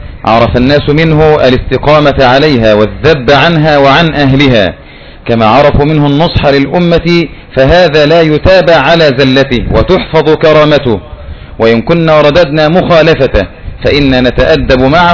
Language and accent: Arabic; Syria; وعندنا بالشام يقولون كلمة